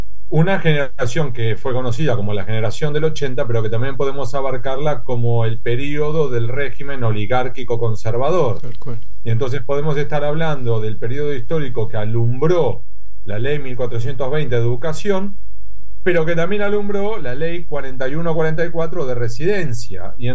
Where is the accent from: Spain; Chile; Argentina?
Argentina; La Plata, Buenos Aires Province; sí, soy platense, empedernido